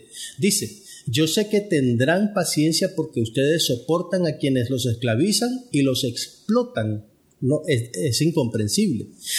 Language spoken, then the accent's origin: Spanish; Managua, Nicaragua; de Managua, Nicaragua.